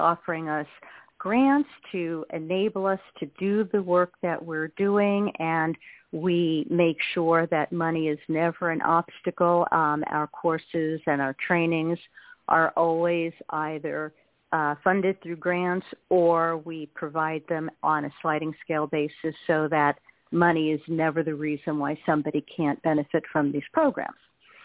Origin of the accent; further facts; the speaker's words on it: Brooklyn, New York, United States; I grew up in Brooklyn, New York, and people around me had the illusion that we were, you know, all caring, sharing people